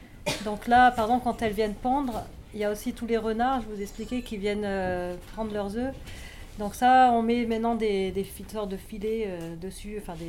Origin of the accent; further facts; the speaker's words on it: France; Moi, je suis française